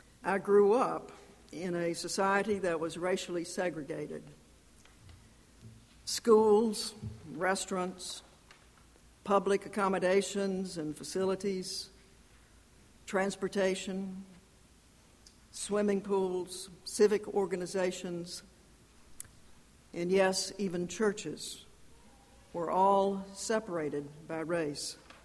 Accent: North Carolina, United States; accent: Southern; the clergy staff with a Southern accent. It isn't quite as pronounced as it was years ago when I was growing up in Piedmont, North Carolina.

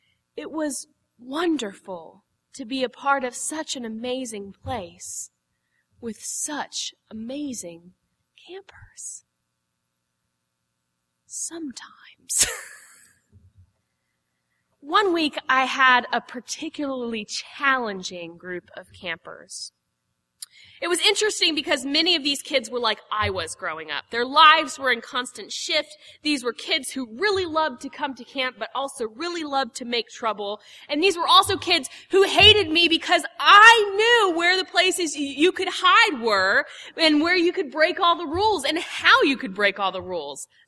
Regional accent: Florida, United States; I grew up in Florida.

